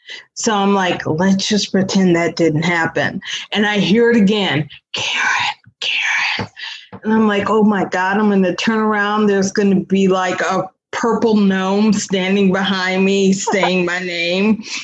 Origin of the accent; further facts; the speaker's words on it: Cleveland, Ohio, United States; also born or lived in Los Angeles, United States; And it was weird because I'm originally from Cleveland. I've lived in LA. I've been in different places.